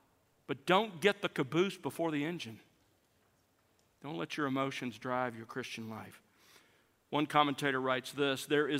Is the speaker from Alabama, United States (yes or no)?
yes; Alabama, United States; When I was growing up in South Alabama, we lived on the edge of a lot of forested area